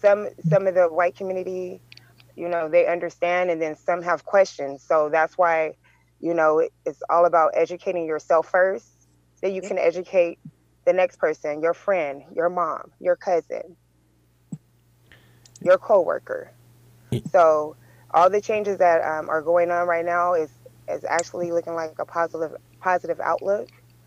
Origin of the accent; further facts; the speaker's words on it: Los Angeles, California, United States; My response to that is, as you know, I'm from Los Angeles, California